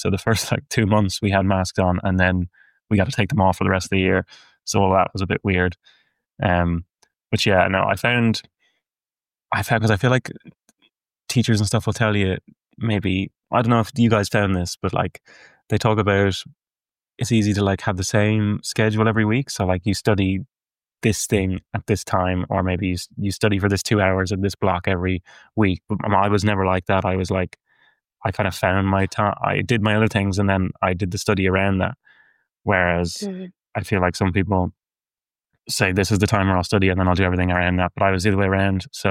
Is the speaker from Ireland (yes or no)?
yes; Dublin, County Dublin, Ireland; I'm from Dublin. I'm from South Dublin and I play golf